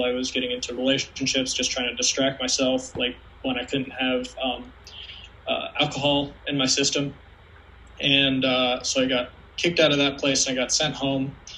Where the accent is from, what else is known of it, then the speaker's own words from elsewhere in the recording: Connecticut, United States; I grew up in Connecticut, raised in a fairly like a normal childhood, happy family, nothing wrong.